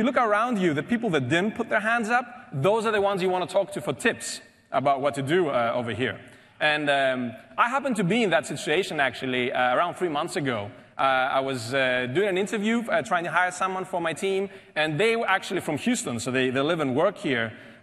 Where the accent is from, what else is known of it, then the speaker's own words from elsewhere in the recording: Greece; moved away as an adult; also born or lived in United Kingdom; now in Seattle, United States; Originally, I come from Greece. In Europe, and when I was around 20 years old, I moved to the UK, where I spent around 15 years